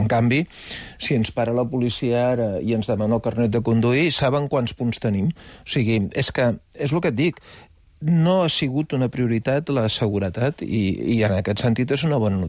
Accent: Mataró, Catalonia, Spain; l'alcalde del meu poble, l'alcalde de Mataró

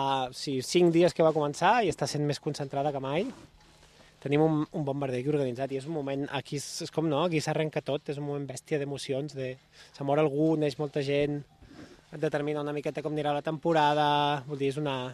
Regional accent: Ripollet, Catalonia, Spain; also born or lived in Barcelona; Jo sóc de prop de la capital, jo sóc nascut a Barcelona, criat a Ripollet, però després he voltat, a la que vaig sortir de casa ja no hi vaig tornar.

